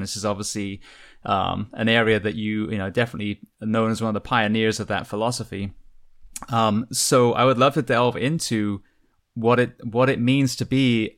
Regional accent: England, United Kingdom; now in United States; I grew up in England. I had weapons when I was young, but they were for hunting. I had a shotgun, I had a rifle. But then when I moved to the US

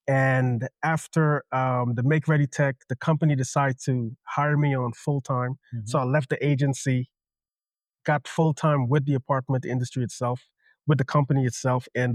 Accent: Guyana; So first of all, I am from Guyana, South America.

